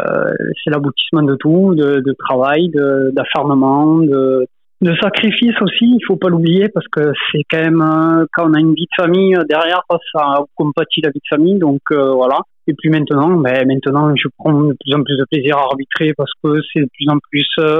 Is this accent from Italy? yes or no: no; Malaussanne, Nouvelle-Aquitaine, France; moved away as an adult; now in Toulouse, France; un petit club à côté de d'Arzac, au nord de Pau, Malossano, c'est mon club formateur. Puis après, je suis parti du côté de Norbern Basket jusqu'en 2015. Et après, donc pour le travail, je me suis expatrié sur Toulouse